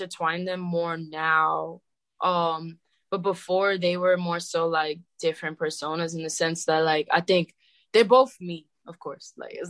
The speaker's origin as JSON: {"language": "English", "town": "Brooklyn", "region": "New York", "country": "United States", "tie": "born or raised there", "said": "Brooklyn is definitely in me and probably will always be in me."}